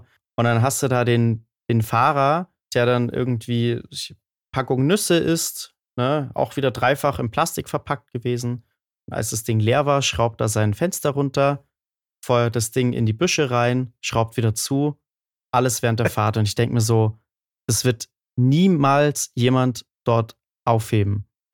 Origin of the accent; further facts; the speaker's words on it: Munich, Bavaria, Germany; ich komme jetzt aus München, das ist eine sehr saubere Stadt.